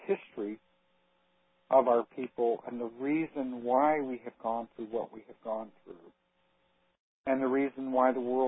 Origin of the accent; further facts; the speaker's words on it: Virginia Beach, Virginia, United States; also born or lived in Richmond; I grew up in Virginia Beach, but I lived in Richmond near Richmond for many years.